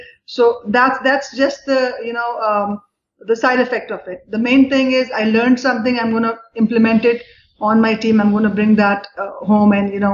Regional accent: Pakistan; But I was the only from Pakistan. Not just female, I was the only person from Pakistan, actually.

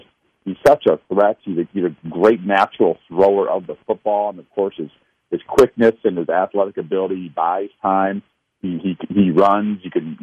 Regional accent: Iowa, United States; I grew up in Eastern Iowa, very much Hawkeye country.

